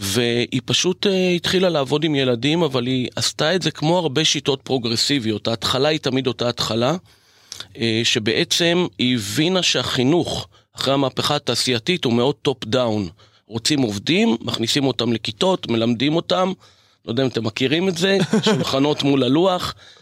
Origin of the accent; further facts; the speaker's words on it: Haifa, Haifa District, Israel; born there; נולדתי בחיפה, באחוזה